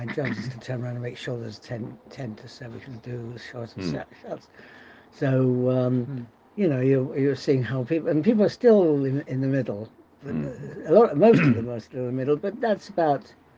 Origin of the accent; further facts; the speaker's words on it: London, United Kingdom; The worst of that was growing up in London, in a shul which I won't mention